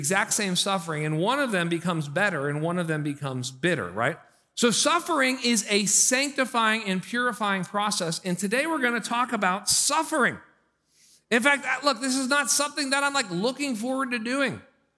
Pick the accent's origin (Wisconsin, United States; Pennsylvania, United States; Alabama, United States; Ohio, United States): Pennsylvania, United States; Pittsburgh; I'm from Pittsburgh, so these are like some hot, humid summers down here.